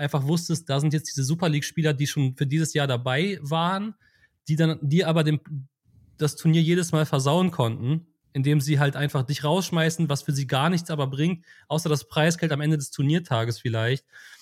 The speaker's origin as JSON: {"language": "German", "region": "Berlin", "country": "Germany", "said": "auch als Berliner ist Kalka wirklich ein ekelhaft weiter Ritt"}